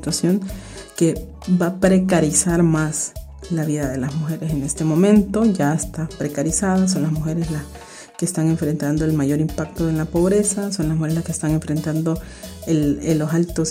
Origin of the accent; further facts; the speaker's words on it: Honduras; soy de Honduras, activista feminista, lesbiana disidente.